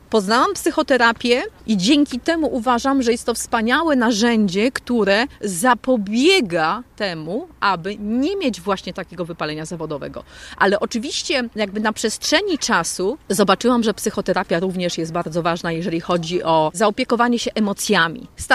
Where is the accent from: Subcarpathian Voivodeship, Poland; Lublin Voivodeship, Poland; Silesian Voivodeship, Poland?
Lublin Voivodeship, Poland; Puławy; born there; Zaczęłam w Puławach, urodziłam się tutaj.